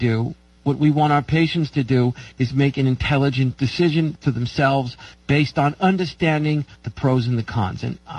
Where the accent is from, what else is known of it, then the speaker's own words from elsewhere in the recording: New York, United States; now in California, United States; I'm from New York. You can't get enough sun if you come to California from New York a long time ago.